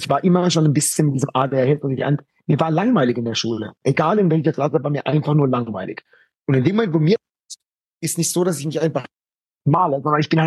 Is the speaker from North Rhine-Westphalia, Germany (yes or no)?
no; Wiesloch, Baden-Württemberg, Germany; bei uns im Kreis Heidelberg, beziehungsweise ich komme sogar aus Wiesloch-Walldorf, was man wahrscheinlich kennt